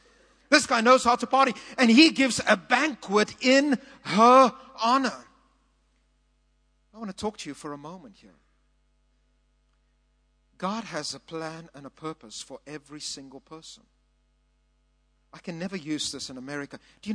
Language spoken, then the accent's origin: English; South Africa; And one of the strangest things about being a South African and being within the church world is that we often compete spiritually with one another.